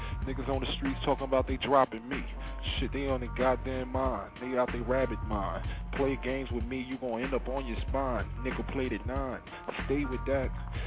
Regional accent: Irvington, New Jersey, United States; I'm from Irvington.

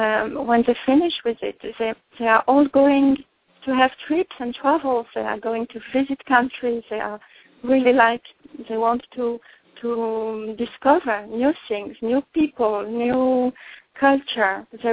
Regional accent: France; English is a second language; now in Israel; I'm not born in Israel. I came from France there, and at the first time it was very strange to me, the stress and anticipation for that.

